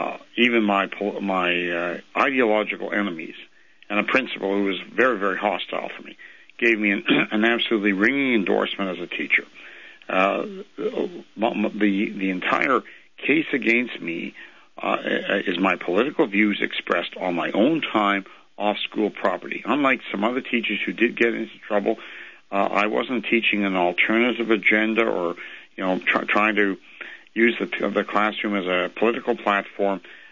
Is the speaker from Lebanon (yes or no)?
no; Canada; I'm a Canadian